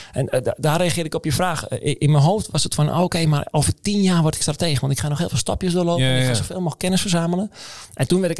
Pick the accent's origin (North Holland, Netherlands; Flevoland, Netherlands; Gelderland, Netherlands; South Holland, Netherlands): North Holland, Netherlands; Zaandam; Maar ja, ik ben een jongen uit Zaandam.